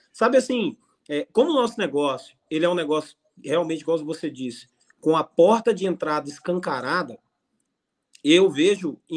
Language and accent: Portuguese; Nova Lima, Minas Gerais, Brazil; now in Betim, Brazil; sou nascido e criado na cidade de Nova Lima, né, assim, é uma cidade aqui da região metropolitana de Belo Horizonte. Hoje eu não moro mais nessa cidade, eu moro na cidade de Betim, mudei para cá por influência de um grande amigo